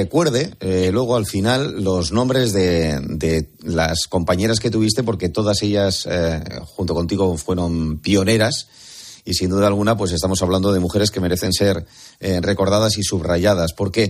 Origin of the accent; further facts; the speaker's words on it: Bilbao, Basque Country, Spain; Los conocidos, en mi caso, azulitos de mi tierra, Bilbao